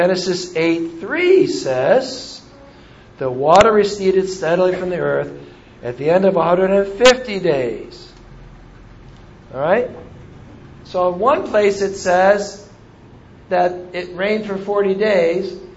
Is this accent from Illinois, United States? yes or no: no; California, United States; Now, I am a Californian. I am an American.